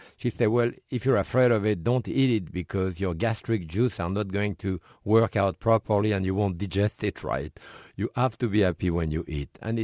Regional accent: Connecticut, United States; accent: Connecticut; Of course, my accent is more from Connecticut than from here.

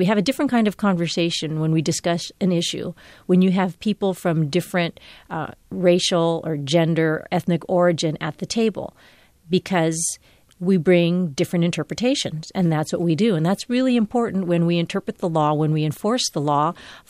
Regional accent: Philippines; I have come to not think of myself as female or as Filipina.

